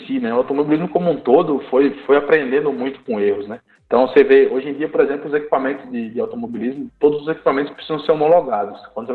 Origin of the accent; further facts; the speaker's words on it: Northeast Region, Brazil; É, eu sou do Nordeste, né?